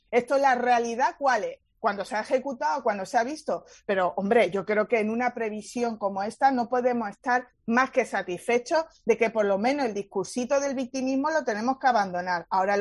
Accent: Málaga, Andalusia, Spain; nosotras somos de Málaga

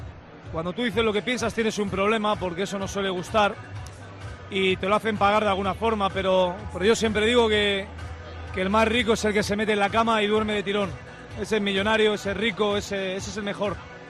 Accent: Madrid, Community of Madrid, Spain; yo soy un madrileño alicantino casi ya.

